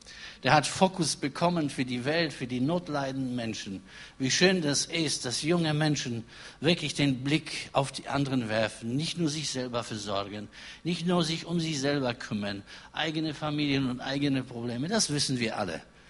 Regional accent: Poland; German is a second language; Wir kommen ursprünglich aus Polen, das merkt ihr wahrscheinlich.

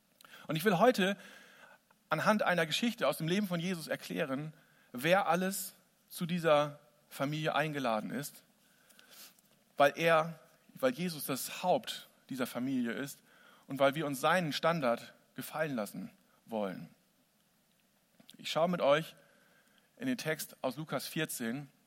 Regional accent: Lower Saxony, Germany; Ich als Ostfriese wäre da niemals reingekommen. Selbst als Oldenburger, was ja jetzt in meinem Pass drin steht, hätte ich schlechte Karten gehabt.

